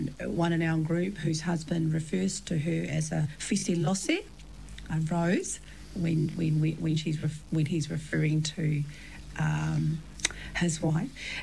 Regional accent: Wellington, New Zealand; also born or lived in Auckland; I was born in Auckland, and I've been raised in Wellington by … in Wellington all my life

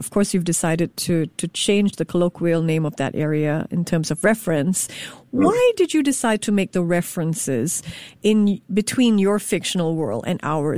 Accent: Singapore; As a Singaporean

